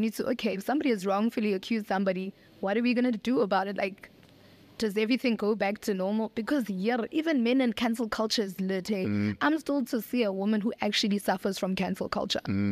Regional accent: South Africa; And as South African women and representing the women that do understand where my argument comes from

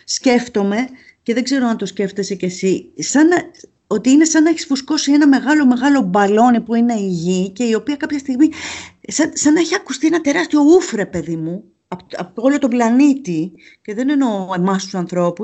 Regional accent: Kea, South Aegean, Greece; Το νησί μου είναι Ιτζιά.

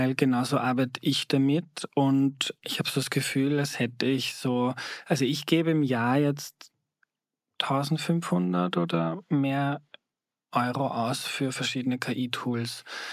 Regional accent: Vienna, Austria; aber ich komme aus Wien

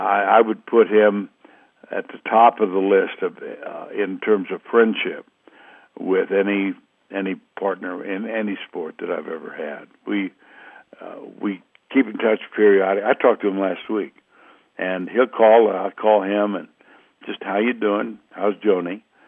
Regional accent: Austin, Texas, United States; I grew up in Austin, Texas, and I was familiar with UT.

